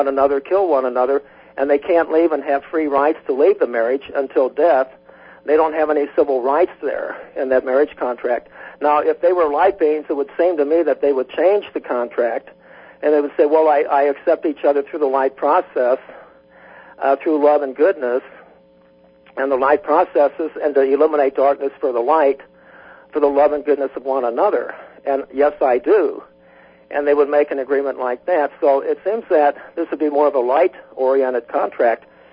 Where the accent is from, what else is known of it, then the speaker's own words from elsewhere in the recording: Missouri, United States; I wanted to say I'm from Missouri, the Show Me State